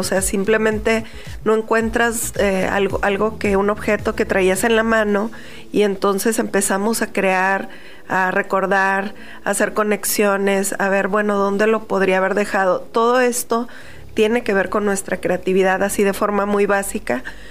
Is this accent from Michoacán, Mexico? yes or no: no; Tijuana, Baja California, Mexico; also born or lived in Sonora; soy tijuanense, nacida en Sonora, como muchos de quienes vivimos aquí.